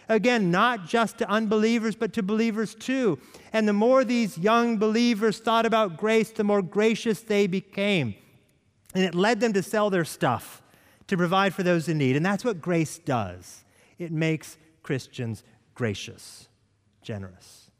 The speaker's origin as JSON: {"language": "English", "region": "West Coast", "country": "United States", "said": "I'm from the West Coast, so I have to get over the fact that the mountains are shorter here."}